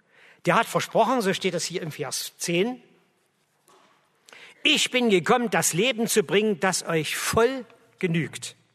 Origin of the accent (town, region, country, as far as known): Chemnitz, Saxony, Germany